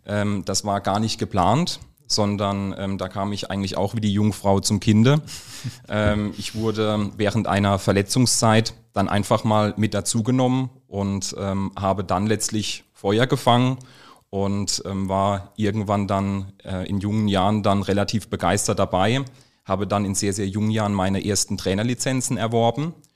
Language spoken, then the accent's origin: German; Rhineland-Palatinate, Germany; ich bin 36 Jahre alt. Bin geboren und aufgewachsen in der wunderschönen Südpfalz in der Nähe von Landau und ja, habe dort eigentlich meine komplette Kindheit und Jugendzeit verbracht bis zum Abitur.